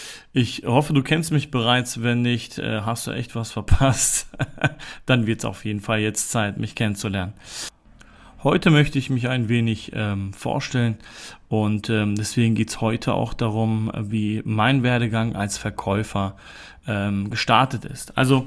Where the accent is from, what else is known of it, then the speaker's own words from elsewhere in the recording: Germany; born there; Meine Eltern sind in den 90er Jahren nach Deutschland gezogen und ich bin hier auch in Deutschland geboren und komme auch aus der Türkei.